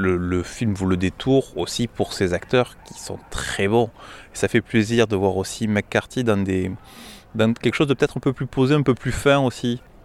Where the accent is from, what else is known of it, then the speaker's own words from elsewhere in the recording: South, France; accent: southern; j'ai de la famille dans le sud. Oui, alors, vous l'avez deviné, hein, vous êtes auditeur attentif, j'ai un léger accent du sud.